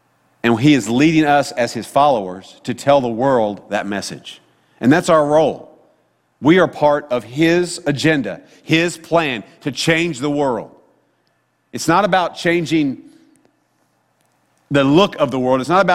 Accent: Sedalia, Missouri, United States; And we've lived in a couple of places growing up, but primarily remember growing up in Sedalia, Missouri

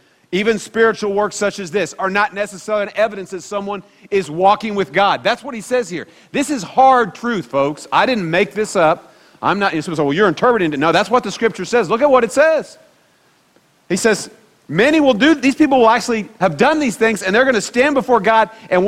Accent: Kansas City, Missouri, United States; I mean, I'm a Missouri boy. That's where I grew up. And so as a kid, you know, I was from the Kansas City area

